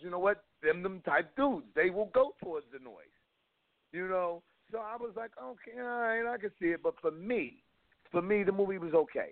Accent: East Coast, United States; Okay, I'm a black man who lives in the state of Washington, but I am from the East Coast.

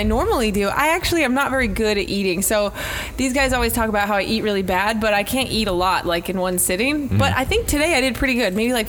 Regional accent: Salt Lake City, Utah, United States; There weren't any affiliates in Utah at the time. I'm from Salt Lake City, Utah.

